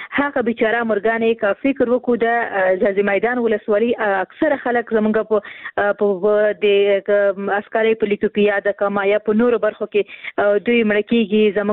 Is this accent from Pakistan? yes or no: no; Khost, Afghanistan; ورور زه هم د خوست یم